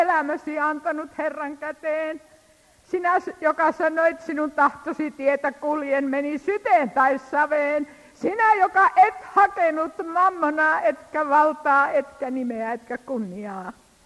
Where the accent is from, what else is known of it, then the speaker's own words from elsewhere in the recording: Savonia, Finland; Minä siis tosiaan olen Savosta lähtöisin ja uskovaisesta perheestä, aivan erilaisesta taustasta kuin nämä. … joku vanha voi muistaa. Mä oon ikäni istunut helluntalaisten penkissä